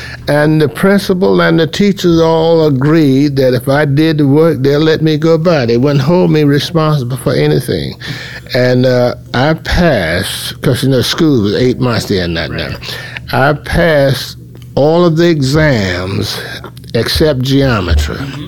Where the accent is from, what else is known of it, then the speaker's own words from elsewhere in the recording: North Carolina, United States; I was born in Bertie County, rural county, April 11th, 1921.